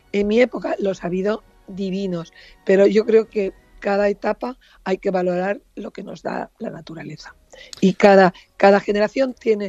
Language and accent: Spanish; Barcelona, Catalonia, Spain; born there; yo me siento mallorquina sin haber nacido en Mallorca, yo estoy nacida en Barcelona.